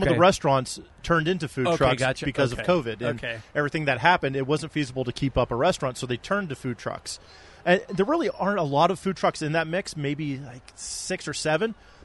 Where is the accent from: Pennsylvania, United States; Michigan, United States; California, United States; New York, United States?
Pennsylvania, United States; Erie; now in Pittsburgh, United States; if we're going to make a day trip up to Erie, my hometown, you know, where do we go?